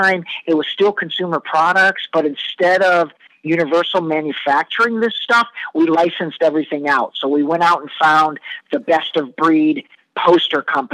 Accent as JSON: {"language": "English", "town": "Cleveland", "region": "Ohio", "country": "United States", "said": "I'm from Cleveland, Ohio"}